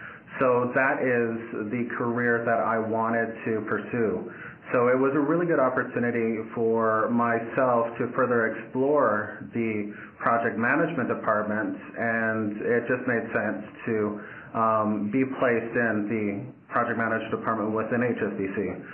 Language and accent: English; Williams Lake, British Columbia, Canada; also born or lived in Kamloops; I was born in Kamloops, British Columbia. I was raised in Williams Lake in the Shuswap territory. That would be the Tsleil-Waututh Nation.